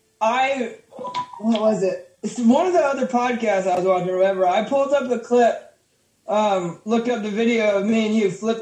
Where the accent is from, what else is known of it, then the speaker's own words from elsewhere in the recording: Miami, Florida, United States; Miami, Florida.